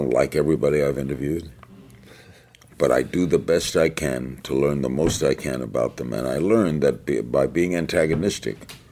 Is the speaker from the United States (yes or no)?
yes; New York, United States; I grew up in New York, and I saw two faucets, two water-drinking faucets